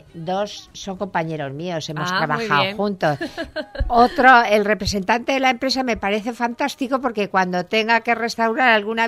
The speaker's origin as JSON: {"language": "Spanish", "region": "Valencian Community", "country": "Spain", "said": "Que soy valenciana."}